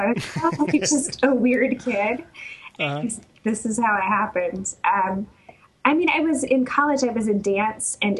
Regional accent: Argus, Indiana, United States; also born or lived in South Bend; I'm from like a half hour south of South Bend. Uh-huh. I was actually born in South Bend, but I'm from a little town called Argus.

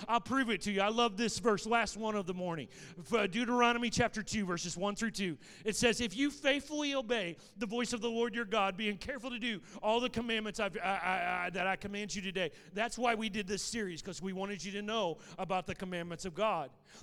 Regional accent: St. Louis, Missouri, United States; See, I'm a baseball fan, and I grew up in the St. Louis area, so I am a St. Louis Cardinals fan.

